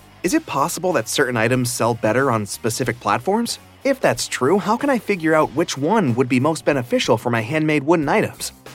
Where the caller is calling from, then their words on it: Austin, Texas, United States; I'm calling in from Austin, Texas.